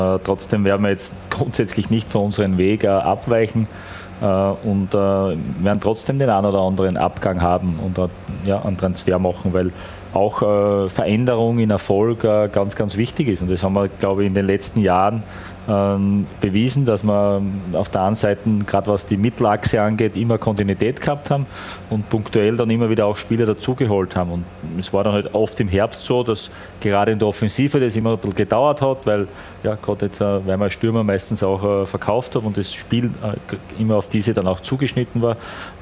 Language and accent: German; Styria, Austria; ich bin ja aus der Steiermark, fühle mich sehr wohl in Graz